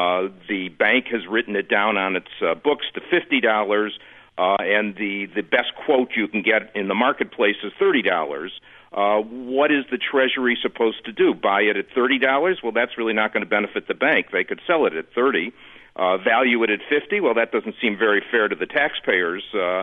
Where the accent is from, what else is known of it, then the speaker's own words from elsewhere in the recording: California, United States; in my home state of California, where we had a lot of subprime lending and therefore a lot of foreclosures